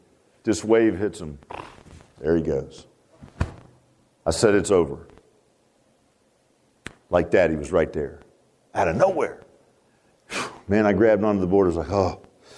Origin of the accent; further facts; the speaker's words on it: Virginia Beach, Virginia, United States; I remember when I grew up in Virginia Beach, and I was a surfer.